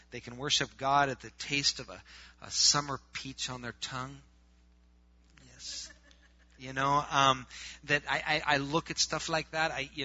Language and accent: English; Wisconsin, United States; And maybe we're from Wisconsin, so it's really hard to worship a cow.